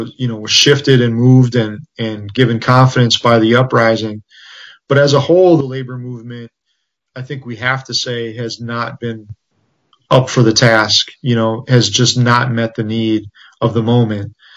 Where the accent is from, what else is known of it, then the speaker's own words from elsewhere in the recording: United States; I think that growing up in the United States, we're so used to the police being sort of this thing that is pushed down our throats